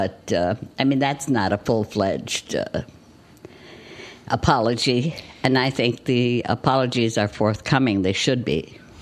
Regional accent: United States; I'm American. I don't like hyphens. It's true, my parents came from Syria

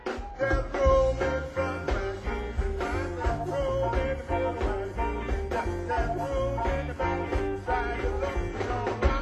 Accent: United States; I'm gonna tell you a little story right now about my hometown. A little place I grew up on called the Low End, 43rd and Wells.

